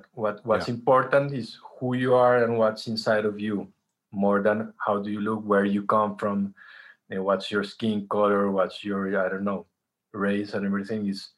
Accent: Colombia; it was really strange because we're from Colombia.

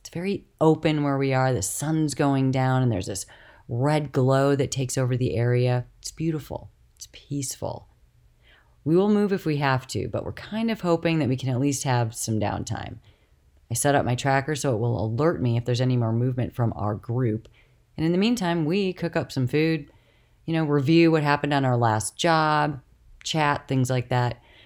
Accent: United States; I tell him that I'm nobody. I'm a tourist from the United States.

